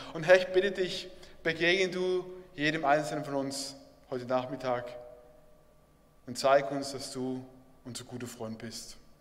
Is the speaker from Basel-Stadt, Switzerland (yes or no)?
yes; Basel, Basel-Stadt, Switzerland; Und ich komme aus Basel und wir mögen die Zürcher auch nicht.